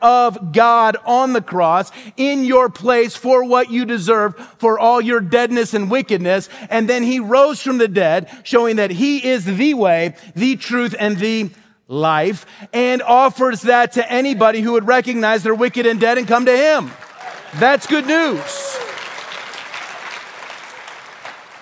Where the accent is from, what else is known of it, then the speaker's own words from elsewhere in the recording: Midwest, United States; I grew up in the Midwest. Most of the people I hung out with were Roman Catholic.